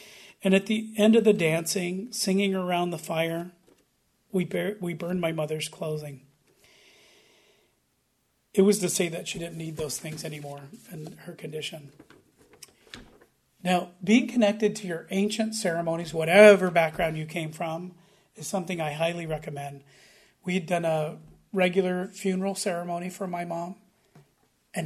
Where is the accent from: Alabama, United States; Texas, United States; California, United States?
California, United States; Bishop; I'm part Native American Indian, and I grew up on the Bishop Paiute Indian Reservation.